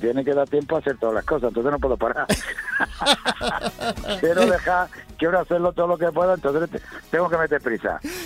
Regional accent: Jerez de la Frontera, Andalusia, Spain; Tengo que decir que yo nací en Jerez de la Frontera, soy jerezano.

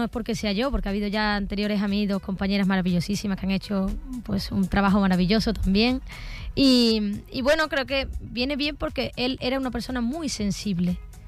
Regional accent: Andalusia, Spain; orgullo que con el que nos recreamos todos los andaluces, con nuestra tradición, con nuestra cultura, nuestra manera de hablar, ¿no?

